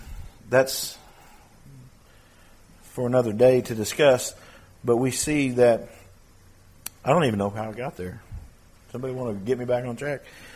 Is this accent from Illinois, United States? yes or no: no; Bristow, Oklahoma, United States; I have a good friend that I grew up with in Bristow